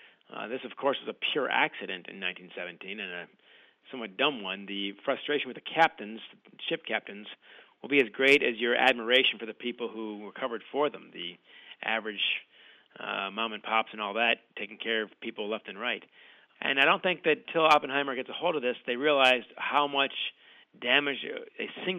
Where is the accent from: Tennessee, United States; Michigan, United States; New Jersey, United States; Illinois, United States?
Michigan, United States; my mom is Canadian, I'm an American, grew up in Michigan and still live there